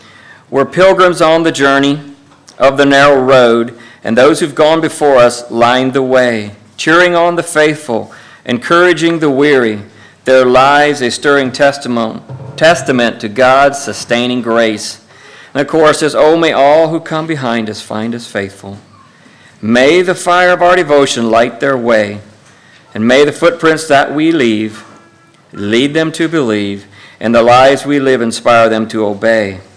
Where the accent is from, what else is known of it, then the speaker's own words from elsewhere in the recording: Dickson, Tennessee, United States; Like I said, we're from Dixon, Tennessee